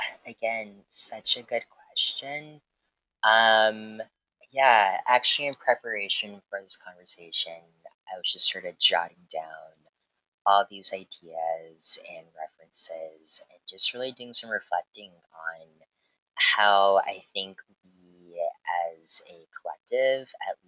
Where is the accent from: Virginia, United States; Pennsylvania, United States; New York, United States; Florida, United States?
Virginia, United States; I know I'm a Southerner. I'm from the South, from Virginia. My family's from South Carolina.